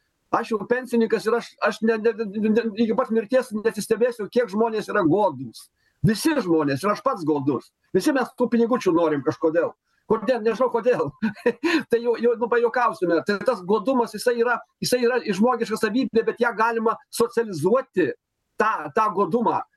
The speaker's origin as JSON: {"language": "Lithuanian", "town": "Alytus", "region": "Alytus County", "country": "Lithuania", "said": "kadangi pats esu alytiškis"}